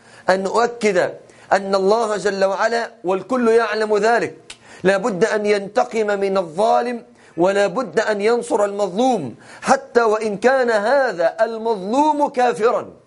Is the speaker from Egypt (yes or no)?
yes; Egypt; accent: Egyptian; كما نقول بلهجتنا المصرية،